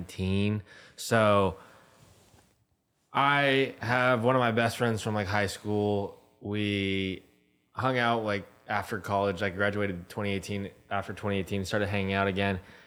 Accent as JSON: {"language": "English", "town": "San Diego", "region": "California", "country": "United States", "lives_now": "Los Angeles, United States", "said": "I'm from San Diego. Gotcha. So, not too far away."}